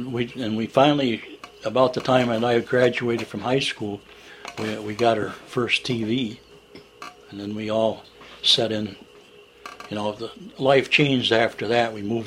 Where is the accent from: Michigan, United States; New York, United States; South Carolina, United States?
New York, United States; McGraw; I grew up in McGraw, Solon, and then I went to McGraw School. That's where I graduated.